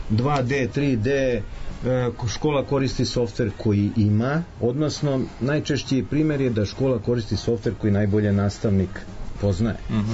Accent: Serbia; dobar dan, ja sam direktor iz Srbije

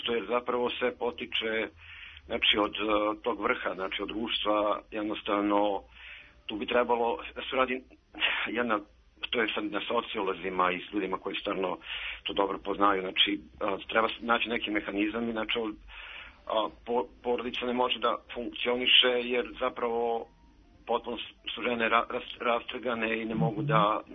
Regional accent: Požarevac, Southern and Eastern Serbia, Serbia; Dobro jutro, ja sam iz Požarevca.

